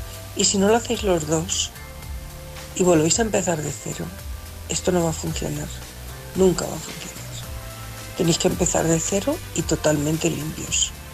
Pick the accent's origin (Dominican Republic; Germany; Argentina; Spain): Spain; Albacete, Castilla-La Mancha; de Albacete.